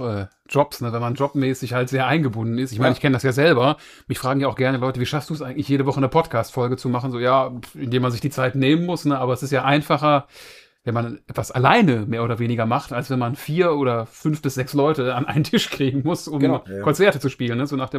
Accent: Essen, North Rhine-Westphalia, Germany; ich komme ja aus Essen.

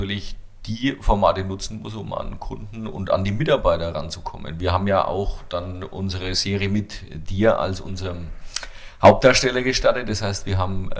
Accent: Bavaria, Germany; Als Franke sind mir Dialekte prinzipiell aber trotzdem natürlich immer sympathisch.

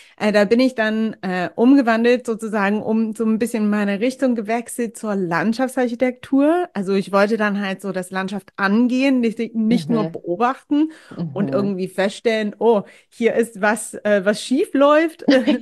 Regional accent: United States; German is a second language; now in Germany; Ich komme dann ursprünglich aus den USA. Ich wohne seit ewig, gefühlt ist ewig und tatsächlich ist ewig in Deutschland. Also müsste feststellen, also letzte Woche waren es dann schon 17 Jahre.

